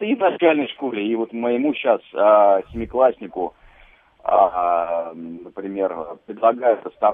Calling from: Moscow, Russia; здесь и сейчас в Москве, я сейчас из Москвы звоню

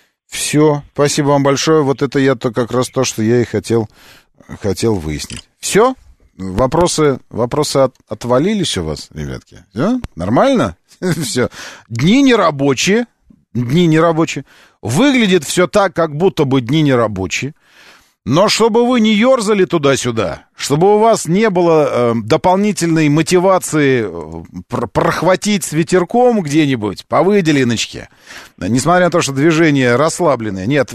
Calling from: Moscow, Russia; Да, я из Москвы звоню на всякий случай.

